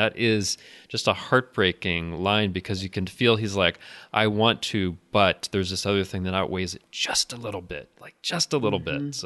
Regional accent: England, United Kingdom; I'm English myself

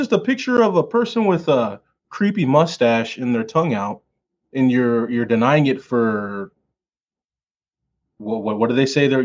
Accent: Missouri, United States; We're from Missouri.

